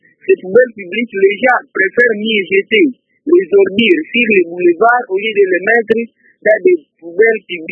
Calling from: Beni, North Kivu, DR Congo; est chez nous, à Béni

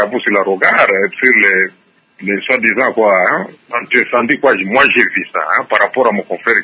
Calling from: Lubumbashi, Haut-Katanga, DR Congo; Je suis à Lubumbashi.

